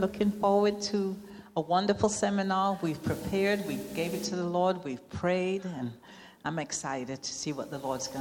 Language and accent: English; Derby, East Midlands, United Kingdom; born there; I was born in Derby, England. My parents are from Jamaica, the island of Jamaica. And my parents moved to England, and it was eight of us. Five were born in Jamaica, and the last three were born in England.